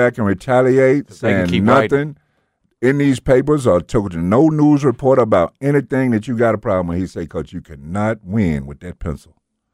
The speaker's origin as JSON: {"language": "English", "town": "Memphis", "region": "Tennessee", "country": "United States", "said": "Because, you know, I'm from Memphis. I wanted our Memphis people to see I'm doing good away from home."}